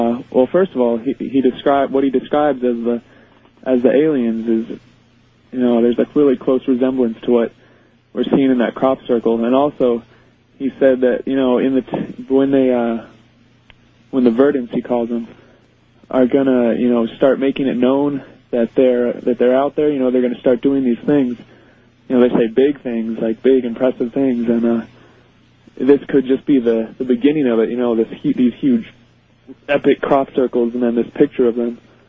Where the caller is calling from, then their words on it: Boulder, Colorado, United States; I'm calling from Boulder, Colorado.